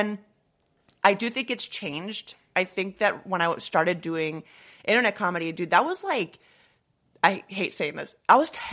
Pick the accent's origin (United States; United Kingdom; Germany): United Kingdom; Leamington Spa, West Midlands; born there; I look like an Irish barmaid and I was born in Royal Leamington Spa.